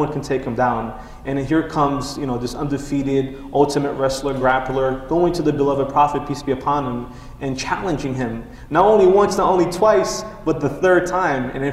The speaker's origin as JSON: {"language": "English", "country": "Brazil", "tie": "born or raised there", "said": "But growing up in Brazil, you know, in the beach and that environment"}